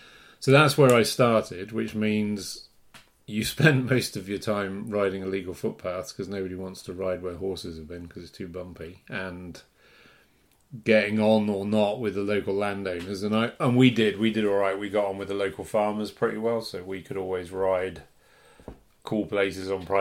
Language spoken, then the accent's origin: English; England, United Kingdom; growing up in England in a mountaineering family, you learned pretty quickly to read a OS map